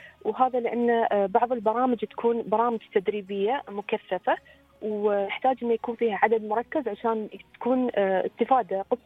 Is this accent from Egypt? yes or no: no; United Arab Emirates